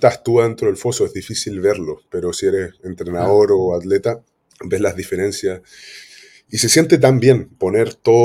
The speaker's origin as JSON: {"language": "Spanish", "country": "Chile", "said": "Soy de Chile"}